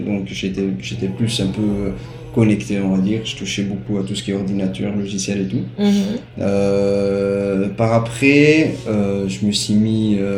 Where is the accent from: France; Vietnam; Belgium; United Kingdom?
Belgium; also born or lived in Italy; vu que je suis venu ici quand même assez jeune, je suis venu ici en Belgique quand j'avais l'âge de 9-10 ans. Donc mes études secondaires, je les ai passées ici, j'ai fait mes études ici, mes diplômes, je les ai eus ici, justement en Belgique.